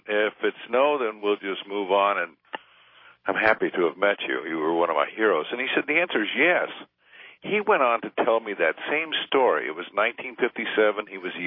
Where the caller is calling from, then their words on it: San Diego, California, United States; I'm calling from San Diego.